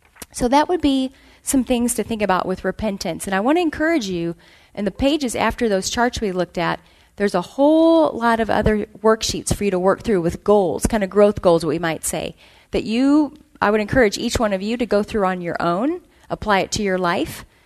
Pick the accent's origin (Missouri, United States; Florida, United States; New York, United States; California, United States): Missouri, United States; St. Louis; Although I'm from St. Louis, and our humidity is pretty bad there, too.